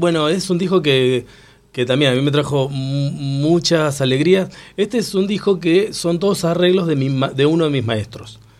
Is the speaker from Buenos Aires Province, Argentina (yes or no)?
yes; Pergamino, Buenos Aires Province, Argentina; Yo nací acá en Buenos Aires, pero crecí en la ciudad de Pergamino. Y decidí venir a estudiar música acá en Buenos Aires.